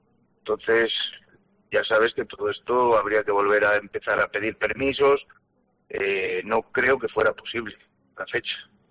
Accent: Soria, Castile and León, Spain; en los San Juanes, que somos de Soria

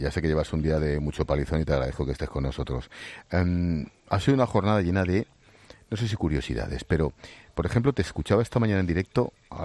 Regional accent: Seville, Andalusia, Spain; Te lo digo como andaluz, como sevillano

